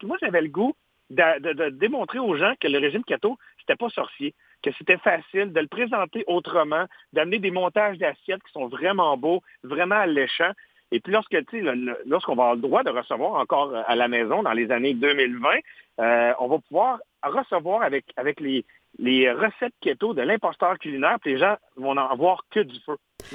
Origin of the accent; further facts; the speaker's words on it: Quebec, Canada; je suis un entrepreneur de la région de l'Outaouais